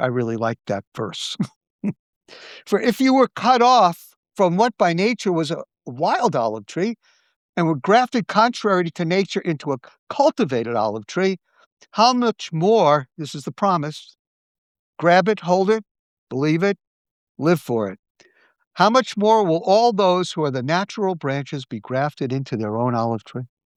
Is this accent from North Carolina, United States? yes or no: no; Brooklyn, New York, United States; And now, I am from Brooklyn. So when I start talking about horticultural issues, take it with a grain of salt.